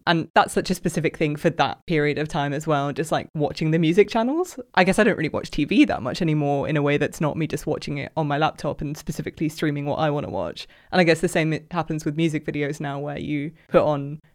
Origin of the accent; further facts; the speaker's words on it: Isle of Wight, South East England, United Kingdom; She was living it up on the Isle of Wight, which was an interesting place to have a childhood as a brown girl.